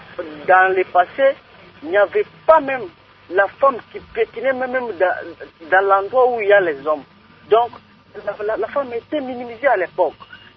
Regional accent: Kananga, Kasaï-Central, DR Congo; ici chez nous à Kananga

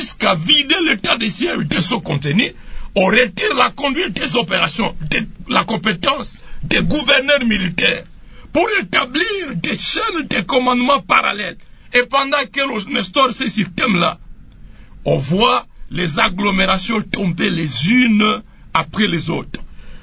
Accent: Goma, North Kivu, DR Congo; je suis de Goma, je le vois à Goma

